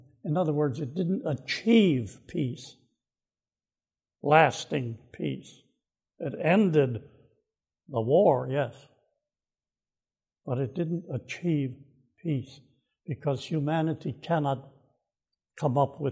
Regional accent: Waukegan, Illinois, United States; And I grew up in Waukegan, Illinois, just a few miles from Chicago

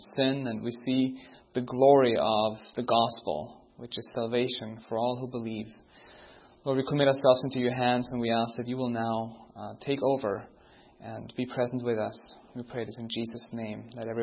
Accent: Austria; English is a second language; now in United States; Don't be distracted by my accent. I'm from Austria. I try to hide

